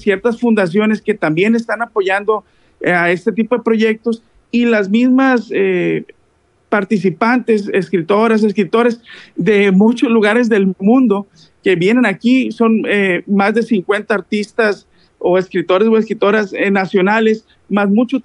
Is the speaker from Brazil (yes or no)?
no; Culiacán, Sinaloa, Mexico; pues yo aquí nací, aquí he vivido toda mi vida y que en este momento soy el alcalde de Culiacán